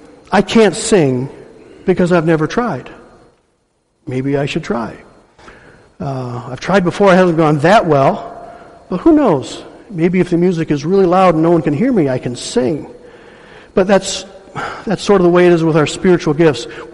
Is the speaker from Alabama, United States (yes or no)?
no; Detroit, Michigan, United States; born there; One, because I was born in Detroit, I want to see a church that is operating on all cylinders